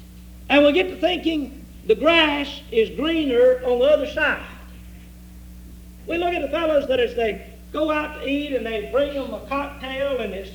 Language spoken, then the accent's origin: English; Texas, United States; I grew up in East Texas, and when I was in the eighth grade, I started raising little Holstein calves.